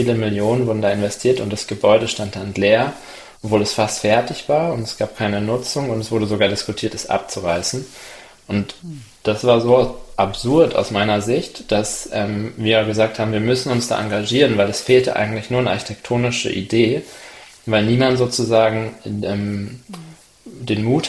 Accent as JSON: {"language": "German", "town": "Werder", "region": "Brandenburg", "country": "Germany", "tie": "born or raised there", "moved": "as an adult", "said": "war ein Projekt in Werder, in meiner Heimatstadt, wo ich gewohnt habe, bevor ich nach Zürich gezogen bin zum Studieren."}